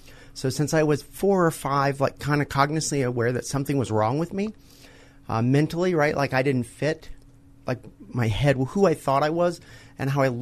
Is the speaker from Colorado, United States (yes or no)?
yes; Denver, Colorado, United States; Well, I'm from Denver, so I grew up here. But I grew up in a lot of places, like 26 times by the time I was 22.